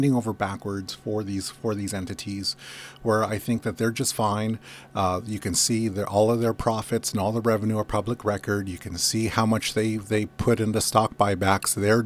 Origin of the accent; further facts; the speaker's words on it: Metlakatla, Alaska, United States; now in Ketchikan, United States; You know, I was raised in Metlakatla. My family, brothers and sisters, nieces and nephews are all in Metlakatla. I live in Ketchikan.